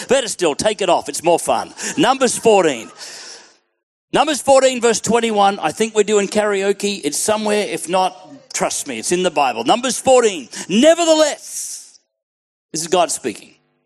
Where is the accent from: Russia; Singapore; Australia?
Australia; from Australia.